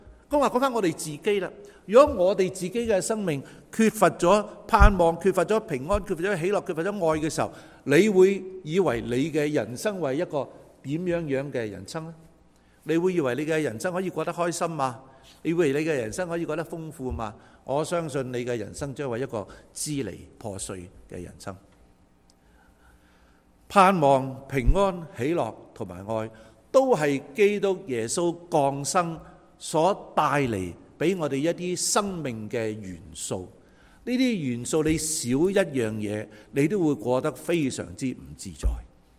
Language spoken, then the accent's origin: Cantonese; Canada; 其實連呢樣嘢我哋加拿大人、加拿大嘅政客都抵受唔到，係嘛？